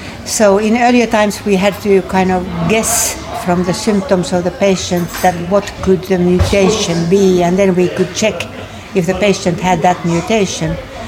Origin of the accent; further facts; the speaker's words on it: Helsinki, Uusimaa, Finland; English is a second language; I come from Helsinki, Finland, where I have been working all my life as a clinical geneticist.